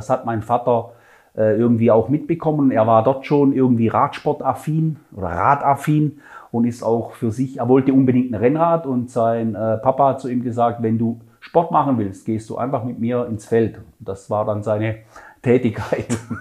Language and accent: German; Oberbaldingen, Baden-Württemberg, Germany; ich bin auf dem Land aufgewachsen, in Oberbaldingen. Das gehört zu Bad Dürrheim.